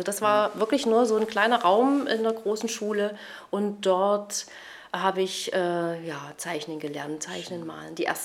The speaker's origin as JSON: {"language": "German", "town": "Leipzig", "region": "Saxony", "country": "Germany", "tie": "born or raised there", "said": "Ich komme auch aus dem Leipziger Westen. Ich bin in Leipzig-Leutsch geboren, in Grünau groß geworden, so ein richtiges Ostblockkind mit Neubau."}